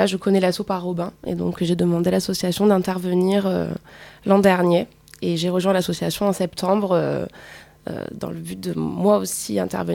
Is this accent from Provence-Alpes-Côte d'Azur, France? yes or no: yes; Marseille, Provence-Alpes-Côte d'Azur, France; je suis marseillaise